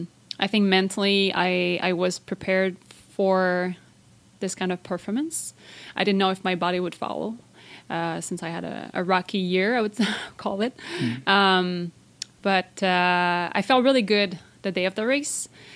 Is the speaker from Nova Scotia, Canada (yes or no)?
no; Repentigny, Quebec, Canada; And she was trying to, start a run group in Repentigny, my hometown.